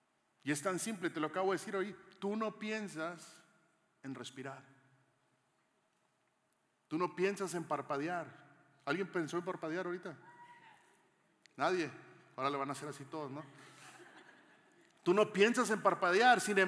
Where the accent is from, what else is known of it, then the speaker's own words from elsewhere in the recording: Monterrey, Nuevo León, Mexico; Hashtag soy de Monterrey, ¿no?